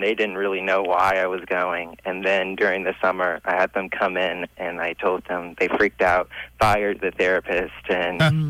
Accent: Detroit, Michigan, United States; Well, over this past summer, I went back home to Detroit because I'm originally from Detroit.

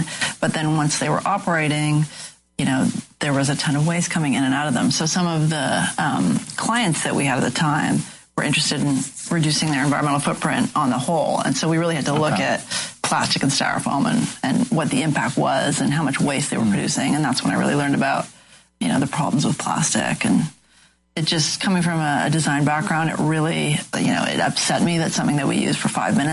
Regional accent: Canada; I'm Canadian.

